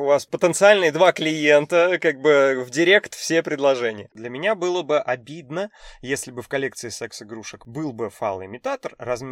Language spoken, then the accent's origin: Russian; Voronezh, Voronezh Oblast, Russia; Была такая история в родном городе, в Воронеже.